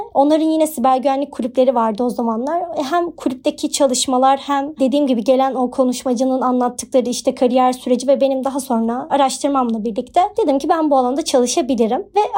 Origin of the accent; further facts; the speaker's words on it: Black Sea Region, Turkey; Bizim Karadenizliyiz de bilirsin. Böyle orada müteahhitlik vesaire çok popüler bir meslek.